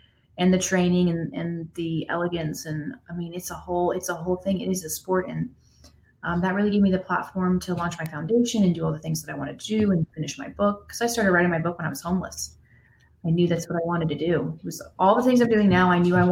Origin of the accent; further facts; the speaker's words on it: the South, United States; One, I'm from the South.